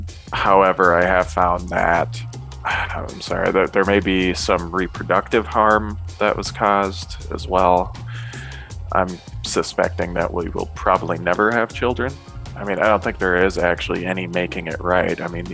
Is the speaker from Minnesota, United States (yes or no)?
yes; Oakdale, Minnesota, United States; now in Cottage Grove, United States; Where I grew up was in Oakdale, Minnesota, which is basically ground zero, I found out later, of the 3M chemical dumps